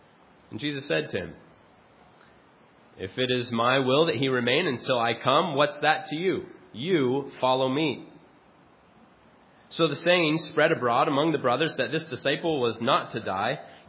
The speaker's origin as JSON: {"language": "English", "town": "Phoenix", "region": "Arizona", "country": "United States", "tie": "born or raised there", "said": "I grew up in Phoenix, which perhaps as a result, I'm very partial to the beauty of the Grand Canyon, which is in my state, of course."}